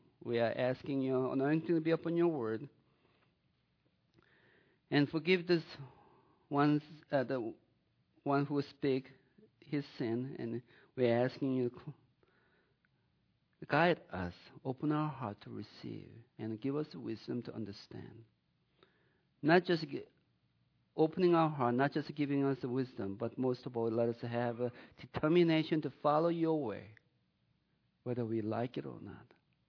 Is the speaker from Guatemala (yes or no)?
no; South Korea; now in United States; when I was in Korea, when I was raising up in, growing up in Korea.